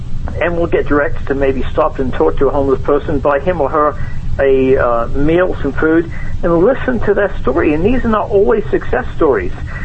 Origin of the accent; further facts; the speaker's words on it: England, United Kingdom; now in United States; I'm English originally